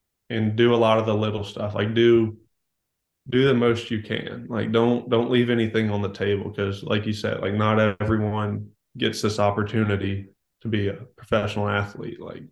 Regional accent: Atlanta, Georgia, United States; born there; also born or lived in North Carolina; Well, I liked watching Chipper Jones because I was born in Atlanta. So, and then North Carolina, it was either really the Braves or the Nationals or Orioles.

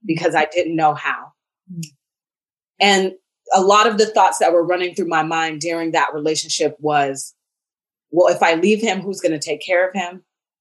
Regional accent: Seattle, Washington, United States; Again, I told you I was from Seattle. Right. I was in Atlanta at that time.

